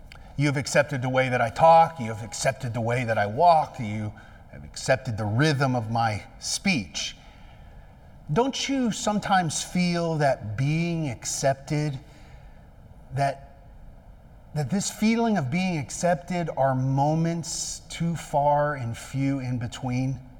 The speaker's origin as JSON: {"language": "English", "region": "the North", "country": "United States", "lives_now": "Columbus, United States", "said": "Now, many of you know that I'm not from the South. I'm from the North."}